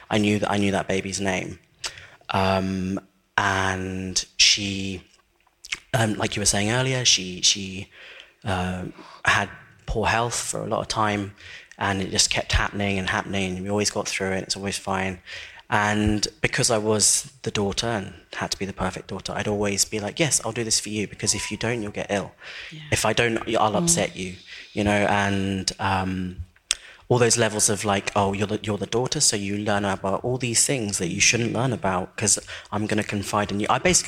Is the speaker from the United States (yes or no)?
no; Paraguay; because I'm also from South America and from Paraguay and I was adopted.